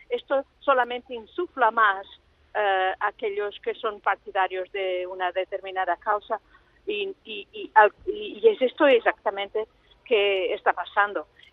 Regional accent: Portugal; Spanish is a second language; yo personalmente, como socialista portuguesa, espero que estas oportunidades sean aprovechadas

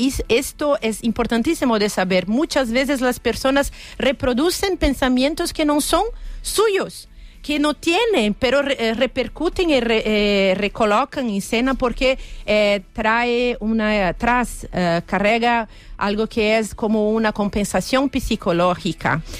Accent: Brazil; Spanish is a second language; en mi país

